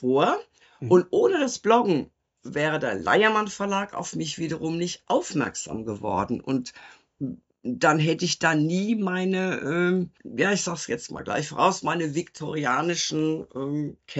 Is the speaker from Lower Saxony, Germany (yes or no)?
no; North Rhine-Westphalia, Germany; born there; ich wurde 1961 in Nordrhein-Westfalen geboren und lebe jetzt mit meinem Mann und unserem Kater, der der eigentliche Beherrscher hier des Hauses ist, in Baden-Württemberg.